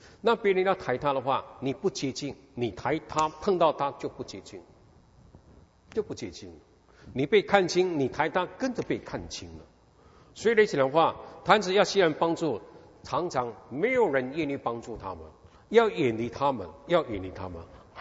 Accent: Taipei, Taiwan; 我在台湾出生长大，然后呢，我以前在台北住的地方转出来，又转就是一个老松国小

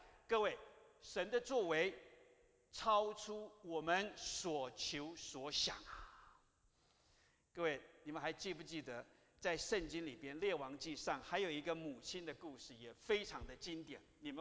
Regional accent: Hualien, Hualien County, Taiwan; 各位，你们知道我是哪里人吗？我的家乡在花莲，就是上个月才发生过大地震的花莲。

